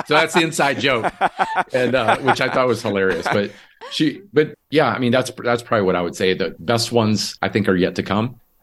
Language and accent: English; Michigan, United States; born there; also born or lived in South Dakota / North Dakota / Mississippi; So even though I was born in Michigan and that's where my tribe is in my home community, I grew up all over the country. So South Dakota, North Dakota, Mississippi.